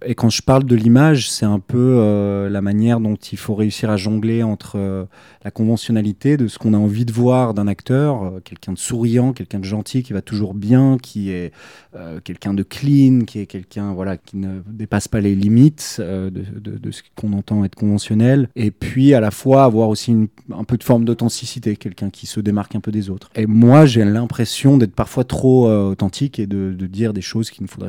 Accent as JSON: {"language": "French", "country": "Switzerland", "said": "que j'ai ramené chez moi en Suisse."}